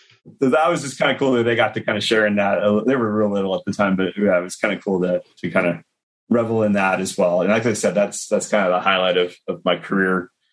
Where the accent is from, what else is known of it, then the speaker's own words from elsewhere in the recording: West Coast, United States; You know, I grew up on the West Coast, lived on the East Coast.